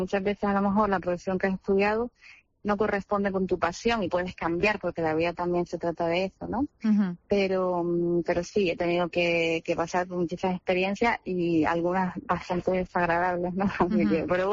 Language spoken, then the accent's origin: Spanish; Canary Islands, Spain; buena oportunidad en Canarias, pues oye, bienvenido sea, me encantaría poder aportar mi granito de arena en mi tierra